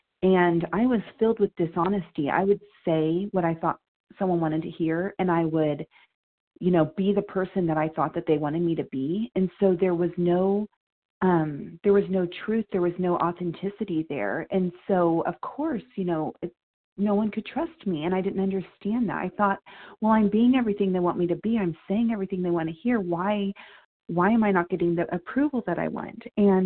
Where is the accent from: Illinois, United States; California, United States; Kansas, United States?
Kansas, United States; I'm from Kansas, recovered.